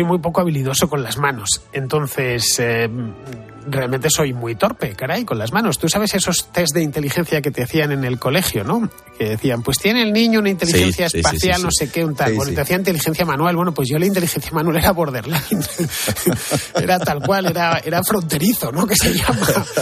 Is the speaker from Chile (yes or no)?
no; Madrid, Community of Madrid, Spain; Yo soy hijo, nieto, bisnieto, tataranieto de madrileños. Soy madrileño desde que se inventó la cosa. Entonces, bueno, pues no tengo pueblo.